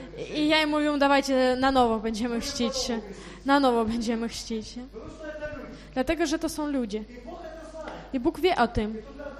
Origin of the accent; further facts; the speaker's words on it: Kraków, Lesser Poland, Poland; jestem z Krakowa